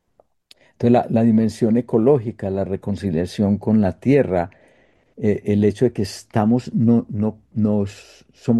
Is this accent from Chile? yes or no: no; Colombia; moved away; yo cuando me fui de Colombia me fui herido, con rabia, con odio, con ganas de venganza.